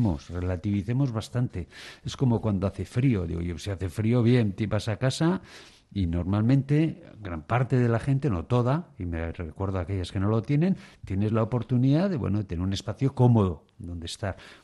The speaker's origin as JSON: {"language": "Spanish", "town": "Bilbao", "region": "Basque Country", "country": "Spain", "said": "yo soy de Bilbao."}